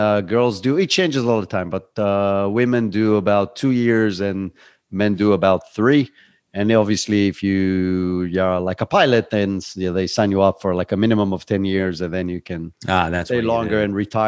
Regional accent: Israel; accent: Brooklyn; English is a second language; moved away as an adult; So my Brooklyn accent is from Israel. That's where I grew up. I spent my first 30 years over there.

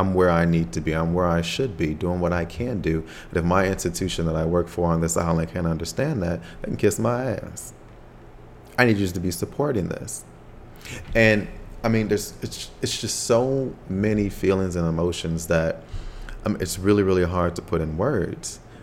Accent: United States; I don't live on that side of the country anymore. As frequently as I do, but I am American.

